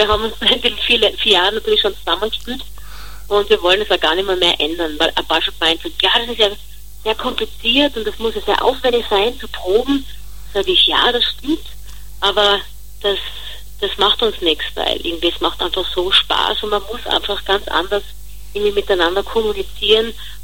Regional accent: Graz, Styria, Austria; born there; Danach kommt meine Geburtsstadt Graz.

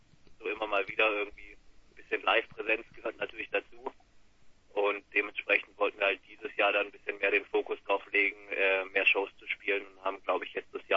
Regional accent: Esslingen, Baden-Württemberg, Germany; Wir kommen aus Esslingen, das liegt bei Stuttgart.

